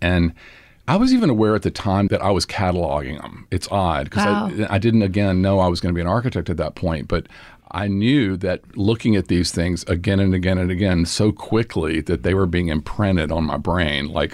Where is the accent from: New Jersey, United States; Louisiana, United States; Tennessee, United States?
Louisiana, United States; Monroe; I grew up in Monroe in North Louisiana, which is a city that I would say boomed in the 40s and 50s.